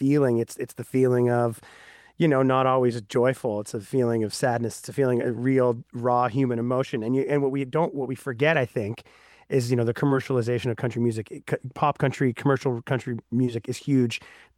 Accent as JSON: {"language": "English", "region": "Ontario", "country": "Canada", "tie": "born or raised there", "said": "growing up in the suburbs, I grew up in Southern Ontario."}